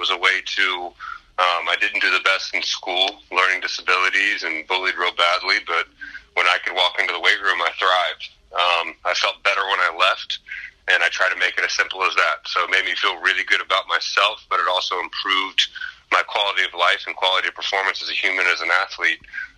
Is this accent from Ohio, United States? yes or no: yes; Cincinnati, Ohio, United States; But to move back and do it in my hometown meant everything to me. I knew that it was possible. I knew that Cincinnati was lacking that independent, culture-based, family-based performance center.